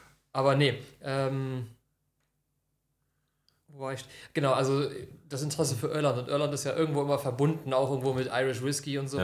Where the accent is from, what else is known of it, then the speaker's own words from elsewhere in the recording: Northern Germany, Germany; also born or lived in Poland; now in Chemnitz, Germany; Also gebürtig aus Polen, aufgewachsen in Norddeutschland, aber zum Studieren hier nach Chemnitz gekommen.